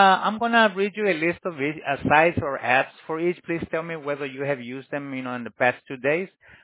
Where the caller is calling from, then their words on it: Miami, Florida, United States; Ma'am, neither. We're calling from Miami.